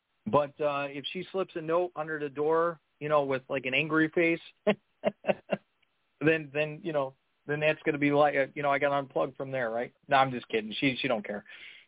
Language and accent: English; Chicago, Illinois, United States; You know, you could tell I'm from Chicago, right? Hey, yo.